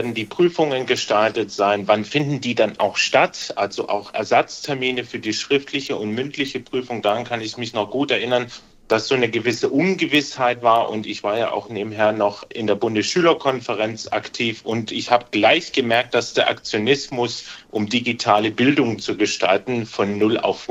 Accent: Berlin, Germany; also born or lived in Karlsruhe; Habe anfangs in Karlsruhe studiert und bin dann nach Berlin gewechselt, meine Heimatstadt.

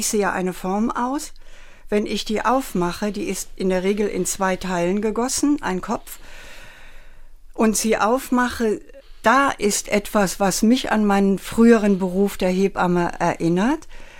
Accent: Germany; now in Rome, Italy; Ich bin eine Deutsche und bleibe eine Deutsche hier, aber ich werde nicht mehr zurückgehen.

